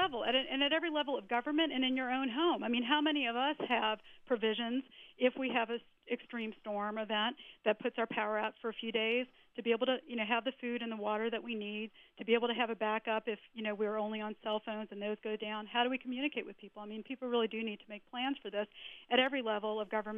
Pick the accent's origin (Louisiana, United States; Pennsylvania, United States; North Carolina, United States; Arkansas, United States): Louisiana, United States; New Orleans; Even my hometown of New Orleans is trying to use some of the vacant lots